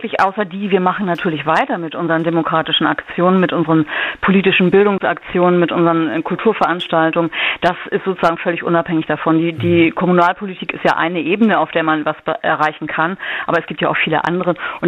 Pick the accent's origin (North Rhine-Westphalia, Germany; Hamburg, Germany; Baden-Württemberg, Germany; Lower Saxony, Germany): Hamburg, Germany; moved away as an adult; now in Jamel, Germany; Wir sind in Hamburg aufgewachsen und haben unser halbes Leben dort verbracht in der Großstadt